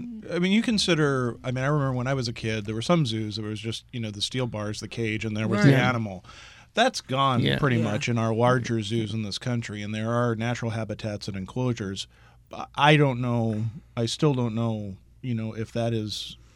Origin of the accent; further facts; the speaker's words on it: Philadelphia, Pennsylvania, United States; I grew up in Philadelphia. We had a great zoo, Philadelphia Zoo. I grew up at the zoo.